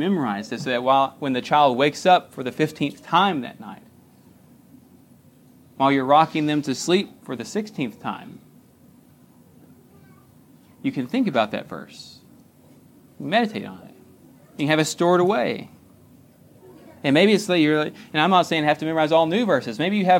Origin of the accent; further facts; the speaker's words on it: Texas, United States; I grew up in the Panhandle. There's not a whole lot of trees running around up in the Panhandle. But down here, there's lots of them. And where we lived in Seguin, there's even more.